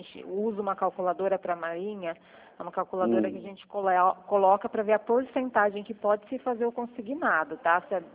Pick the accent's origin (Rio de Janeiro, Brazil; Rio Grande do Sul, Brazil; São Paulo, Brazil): São Paulo, Brazil; Americana; Eu sou de Americana, São Paulo.